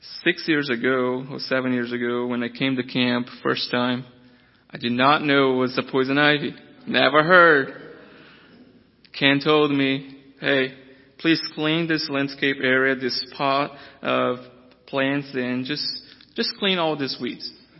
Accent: Brazil; And as I was growing up in Brazil, my mom would always told me, do not run with this crowd.

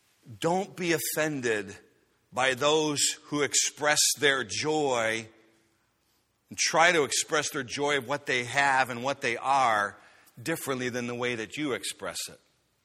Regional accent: Chicago, Illinois, United States; English is a second language; I am not an English major. I went to Chicago Public Schools, and I had to learn English when I went to college.

